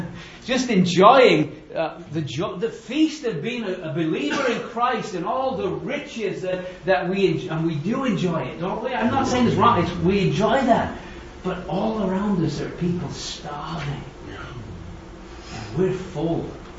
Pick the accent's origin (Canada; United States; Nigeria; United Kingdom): United Kingdom; England; You know, I grew up in England and football is the name actually because they use their feet